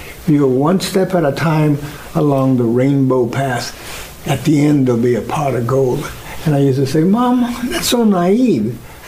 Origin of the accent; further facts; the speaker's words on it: United States; I grew up as Mexican American, born in the United States, and I didn't go to special schools or have special things.